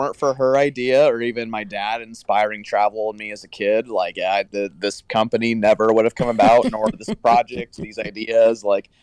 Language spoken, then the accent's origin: English; Iowa, United States; now in Nebraska; So I currently live in Nebraska, but as you said, I've been to every incorporated town in my home state, Iowa